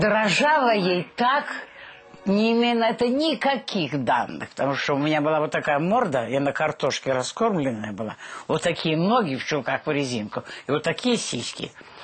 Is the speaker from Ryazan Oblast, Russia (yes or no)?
no; Rostov-on-Don, Rostov Oblast, Russia; born there; also born or lived in Tuapse / Taganrog / Shakhty / Novorossiysk; Родилась я в Ростове-на-Дону, потом поехали в Туапсе, потом в Таганрог, потом в Шахты, потом в Новороссийск.